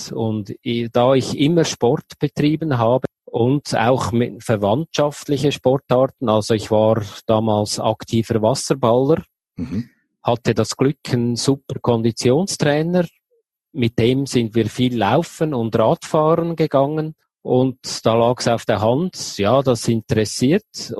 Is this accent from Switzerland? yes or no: yes; Baar, Zug, Switzerland; ich komme aus der Zentralschweiz, genauer aus Baar, das ist bei Zug, am schönen Zugersee, zwischen Luzern und Zürich.